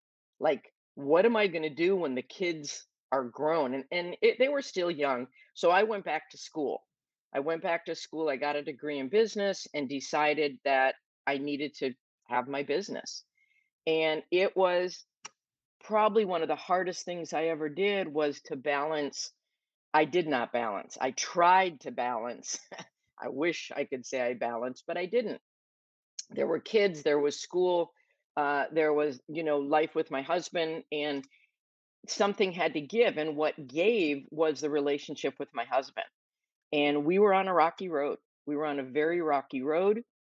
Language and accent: English; Minnesota, United States; So I grew up in Minnesota, little tiny town, 250 people.